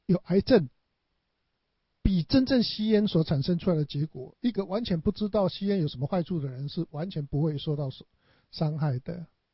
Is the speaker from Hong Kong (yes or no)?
no; Taiwan; 像我们在台湾长大的，应该没有一个人会说我吃了味精